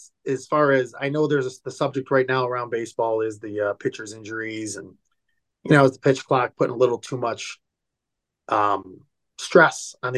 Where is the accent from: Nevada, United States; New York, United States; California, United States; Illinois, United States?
Illinois, United States; Oak Lawn; Well, I grew up in Oak Lawn.